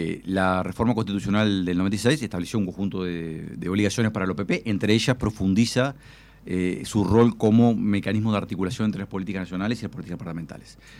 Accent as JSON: {"language": "Spanish", "country": "Uruguay", "said": "quien lo pagamos somos todos los uruguayos"}